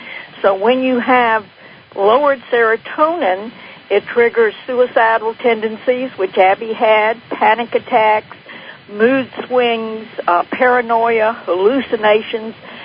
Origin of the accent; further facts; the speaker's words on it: United States; I said, no, I'm the lady from the United States.